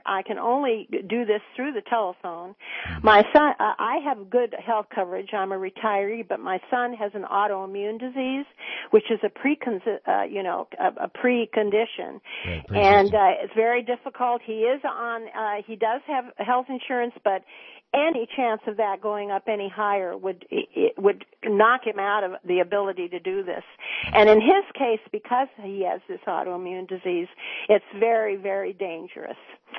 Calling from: Portland, Oregon, United States; I tried to reach Ron Wyden. I'm here from Portland. I can't. It's always busy.

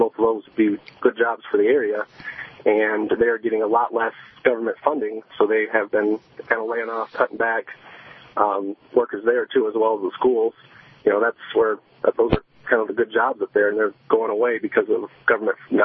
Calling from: Michigan, United States; Yeah, I'm from Alcona, which is just the county just north of Iosco.

